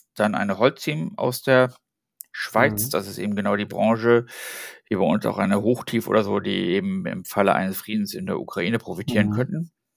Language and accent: German; Hamburg, Germany; Dann hier für uns als Hamburger Lokalpatrioten